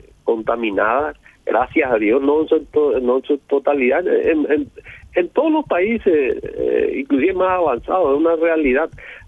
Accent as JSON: {"language": "Spanish", "country": "Paraguay", "said": "Como sociedad paraguaya"}